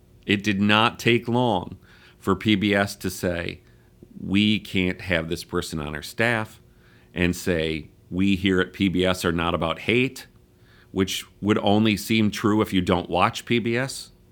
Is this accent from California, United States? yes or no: no; Viroqua, Wisconsin, United States; I grew up in Viroqua, Wisconsin. It was a town when I was growing up of about 3,700 people.